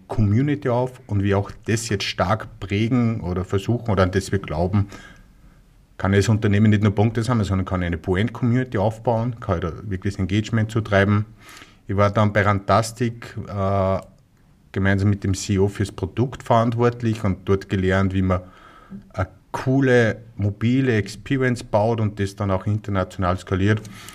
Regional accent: Austria; accent: Austrian; Man wird es unschwer hören, ich komme aus Österreich, am Dialekt.

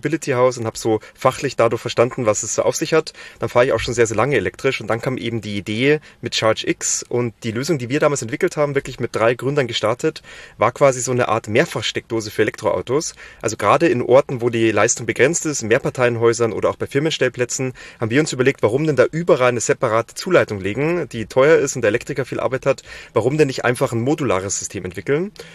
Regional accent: Bavaria, Germany; ich komme ursprünglich aus Bayern und bin dann tatsächlich nach Ostfriesland gegangen, also es könnte nicht weiter weg sein

